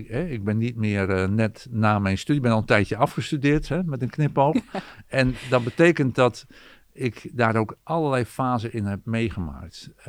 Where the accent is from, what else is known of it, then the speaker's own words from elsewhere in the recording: Ouddorp, South Holland, Netherlands; Ik ben opgegroeid in Oudorp, Goede Overflakkee. En ging dus naar Utrecht.